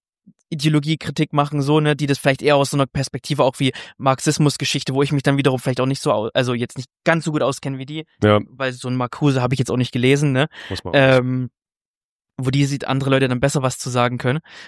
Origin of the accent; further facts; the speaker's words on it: Saxony, Germany; ich komme eigentlich aus dem Erzgebirge und ja eigentlich, genau, auch meine Bergbauregion